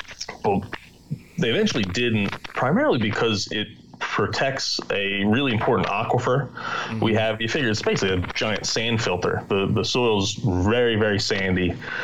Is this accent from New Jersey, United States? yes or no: yes; New Jersey, United States; and he found out I was from New Jersey, and we started talking about cranberries